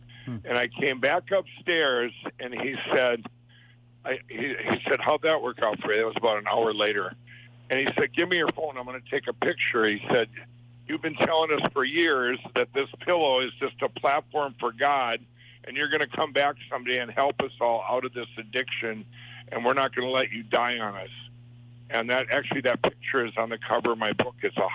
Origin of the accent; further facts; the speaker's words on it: Minnesota, United States; Well, I grew up in Minnesota, and I come from a family.